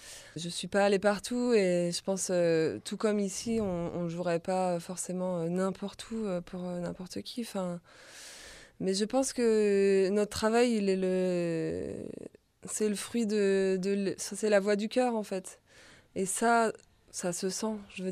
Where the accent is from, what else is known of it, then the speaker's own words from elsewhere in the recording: France; En fait, moi, je suis pas turque. Toi, t'es pas syrien. Enfin, on est français, quoi.